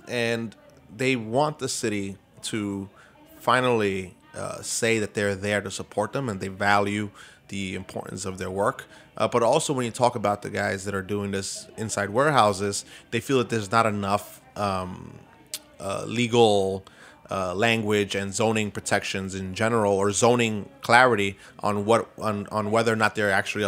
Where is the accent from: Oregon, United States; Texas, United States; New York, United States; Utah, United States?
New York, United States; East New York; I grew up, growing up in East New York, I was lucky enough to have parents that knew the importance of fresh fruits and vegetables.